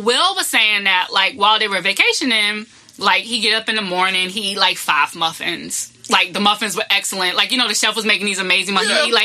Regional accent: the South, United States; I think because I grew up in the South

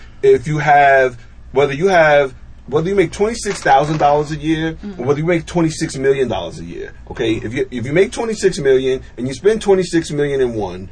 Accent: Brooklyn, New York, United States; Cause you know, I'm a nigga from Brooklyn.

